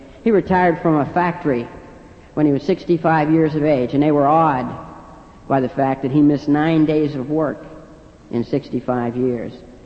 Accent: Martins Ferry, Ohio, United States; And I'm Irish. I won't tell you what church I went to. Give you a hint. Bingo. And I was born and raised in the Ohio Valley, just south of Pittsburgh, in a little town called Martins Ferry, Ohio.

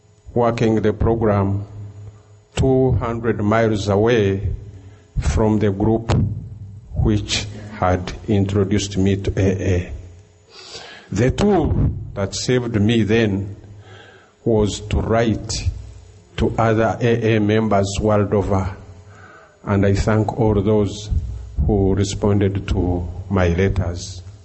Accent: Uganda; I come from Uganda, a country which tops the rest of the world in alcohol consumption, a country where we don't have more than 40 members or 50 members of AA.

